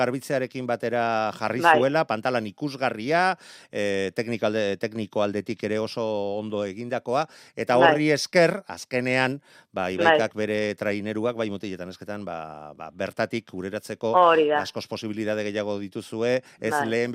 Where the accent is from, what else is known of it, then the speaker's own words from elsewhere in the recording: Errenteria, Basque Country, Spain; eta azken egun hauetan, ba, gure herrian, errenderian horeretan, ba, semaforo gorria jarri digutenez, bai.